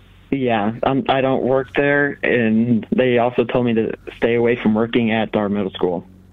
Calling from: Iowa, United States; I'm calling from Iowa.

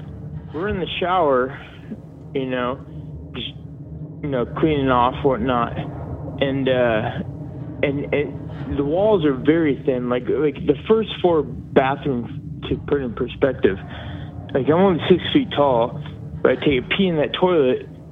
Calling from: Charlotte, North Carolina, United States; Charlotte, North Carolina, but this story happened in Charleston, South Carolina.

